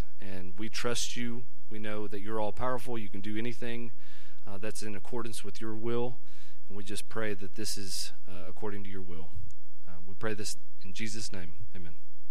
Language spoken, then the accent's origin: English; Indiana, United States; And I'm from Indiana, so we were used to a lot of snow.